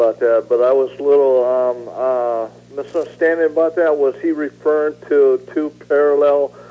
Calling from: Phoenix, Arizona, United States; Hi, Kevin. … calling from Phoenix.

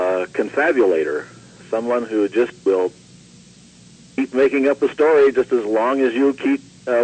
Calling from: Albuquerque, New Mexico, United States; in Albuquerque.

